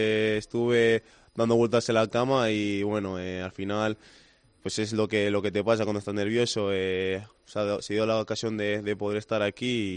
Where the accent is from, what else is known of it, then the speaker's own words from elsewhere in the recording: Pamplona, Navarre, Spain; born there; Sí, nací en Pamplona yo.